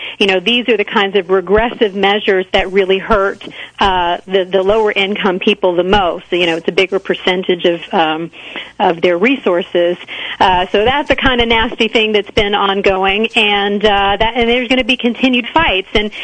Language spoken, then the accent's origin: English; North Carolina, United States; the school system that I grew up in Wake County, which is where the state capital Raleigh is located, really had a model public education system at one time.